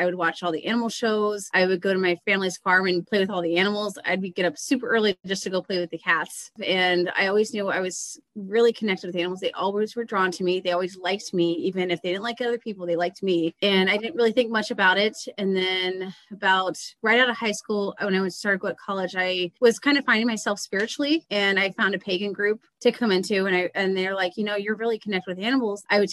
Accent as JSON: {"language": "English", "town": "Dayton", "region": "Ohio", "country": "United States", "tie": "born or raised there", "lives_now": "Columbus, United States", "said": "I grew up in Dayton, and then I moved to Columbus. It's about two hours away from between each other."}